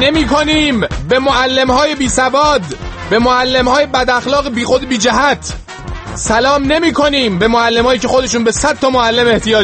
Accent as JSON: {"language": "Persian", "country": "Iran", "said": "همه ما ایرانی هستیم و من هم بچه این محل هستم"}